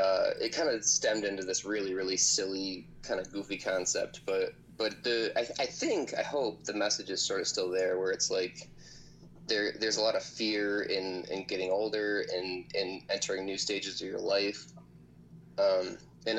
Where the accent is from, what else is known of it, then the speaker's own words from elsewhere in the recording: Syracuse, New York, United States; I grew up in Syracuse, New York, and we had a ska scene.